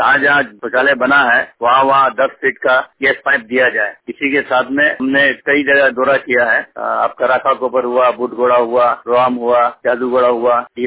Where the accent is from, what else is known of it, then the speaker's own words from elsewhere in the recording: Jharkhand, India; पूर्वी सिंहभूम झारखंड का रहने वाला हूं।